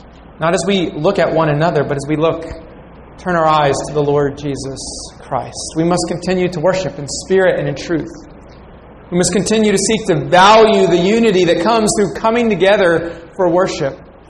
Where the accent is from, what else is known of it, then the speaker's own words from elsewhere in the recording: New Jersey, United States; Growing up in North Jersey, I was aware of a small bridge that connected the Bronx with Lower Manhattan.